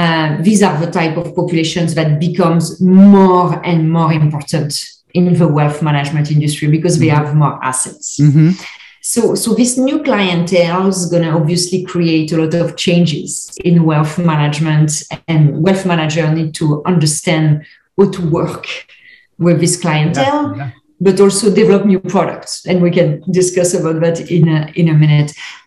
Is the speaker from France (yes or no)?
yes; France; English is a second language; now in North America; So as I'm sure everyone can hear, I'm from France originally. I've been in North America for 20 years.